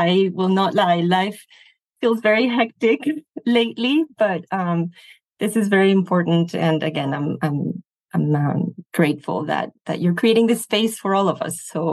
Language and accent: English; Spain; English is a second language; also born or lived in Belgium; I am half Spanish, half Belgian. So I spent a lot of time in Belgium, but I grew up mainly in Spain, but in different places in Spain as well.